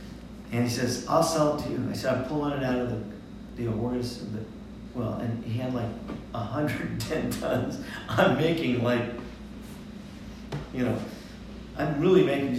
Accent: Modesto, California, United States; So, but I'm from Modesto, but I never worked for Gallo.

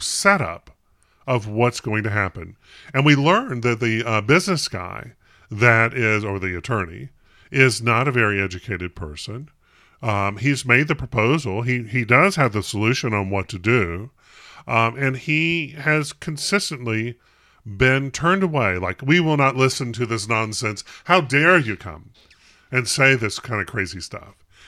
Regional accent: North Carolina, United States; And of course, Steve, I grew up in North Carolina. I'm not even sure we read things down there.

